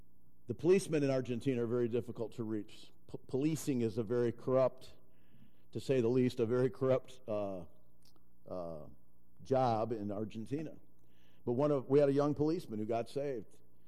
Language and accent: English; United States; I'm from the United States